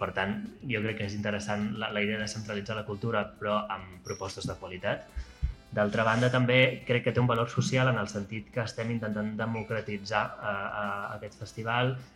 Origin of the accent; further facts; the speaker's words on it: Sant Sadurní d'Anoia, Catalonia, Spain; jo soc de Sant Sadurní d'Anoia, de l'Alt Penedès